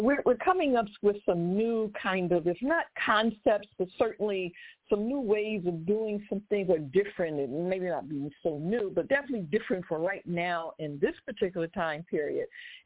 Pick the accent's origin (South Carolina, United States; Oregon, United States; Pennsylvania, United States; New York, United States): Pennsylvania, United States; Philadelphia; I'm from Philly, so I can tell you straight up